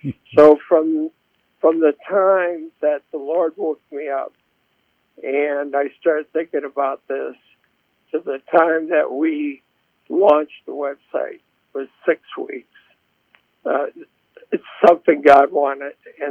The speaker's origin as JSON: {"language": "English", "region": "Wisconsin", "country": "United States", "tie": "born or raised there", "also_born_or_lived": "Columbus", "lives_now": "Indianapolis, United States", "said": "No, actually, I'm from Wisconsin and born and raised there. And then a job took me to Columbus, Ohio."}